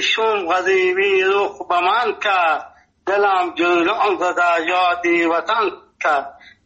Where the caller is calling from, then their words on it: Nimruz, Afghanistan; ما 50 سال در ولایت نیمروز هستم. اینجا لهجه ما لهجه فارسی است، اینجا لفظی ما لهجه بلوچی است، اینجا پشتو گپ میزنم.